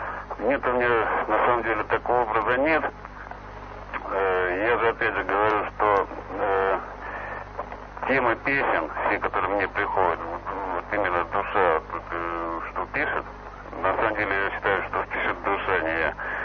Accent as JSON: {"language": "Russian", "town": "Rubtsovsk", "region": "Altai Krai", "country": "Russia", "tie": "born or raised there", "said": "Так же, как и я родом из Сибири, вот, из небольшого городка, который называется Рубцовск."}